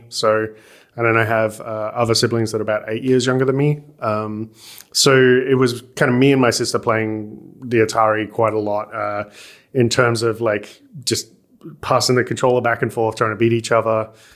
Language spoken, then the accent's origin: English; Coventry, West Midlands, United Kingdom; where I grew up in Coventry in the UK, it's a nice city. It's kind of known for its universities these days. It's where like Jaguar Motors came from. It's a bit rough around the edges